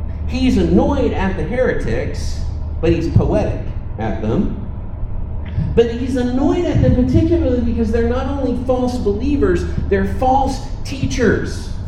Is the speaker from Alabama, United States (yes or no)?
no; Texas, United States; Of course, we're from Texas, and so what we would do is just say, y'all.